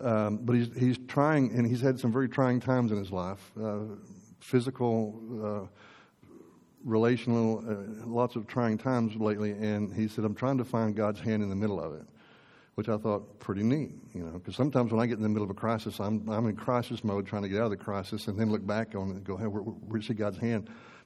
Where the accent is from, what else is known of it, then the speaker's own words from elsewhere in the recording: Texas, United States; I remember the 80 oil bust as a Texan